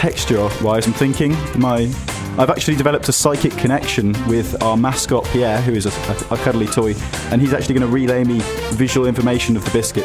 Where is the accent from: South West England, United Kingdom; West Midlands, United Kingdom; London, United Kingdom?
West Midlands, United Kingdom; Birmingham; I'm from Birmingham.